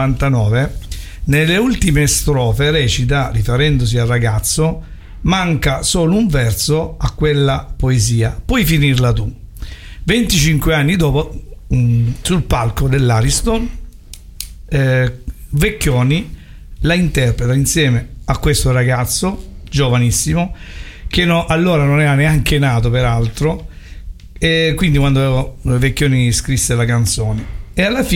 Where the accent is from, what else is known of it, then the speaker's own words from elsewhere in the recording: Nardò, Apulia, Italy; Sono di Nardò, provincia di Lecce, nel Retino.